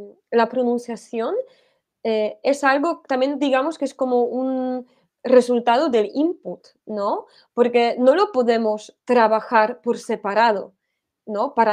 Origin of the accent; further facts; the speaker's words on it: Canary Islands, Spain; accent: Tenerife; yo tampoco pronuncio como se pronuncia en muchas partes de España. Tengo una pronunciación distinta. Entonces también es eso, ¿no? Que digamos que vengo de Tenerife.